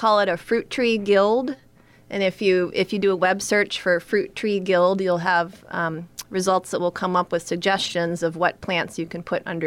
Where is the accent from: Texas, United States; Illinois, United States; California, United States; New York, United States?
Illinois, United States; Woodstock; I grew up in Woodstock.